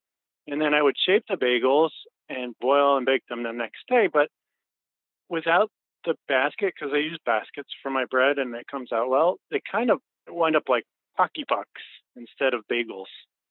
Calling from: Highland, New York, United States; I'm calling from Highland, New York.

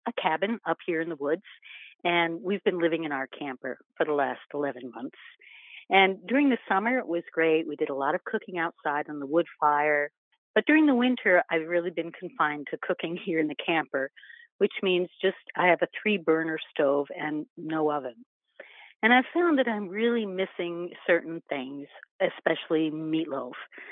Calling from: Worcester, New York, United States; I'm calling from Worcester, New York.

